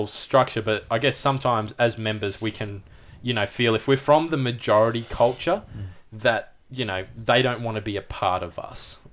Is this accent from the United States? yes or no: no; Australia; I am an Adventist, but I can't find an Adventist church that's going to take me in and accept me as a English-speaking white Australian.